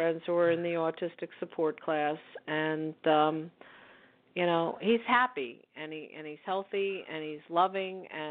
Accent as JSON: {"language": "English", "town": "Philadelphia", "region": "Pennsylvania", "country": "United States", "said": "It's just … if you see it, it says I'm from Philly"}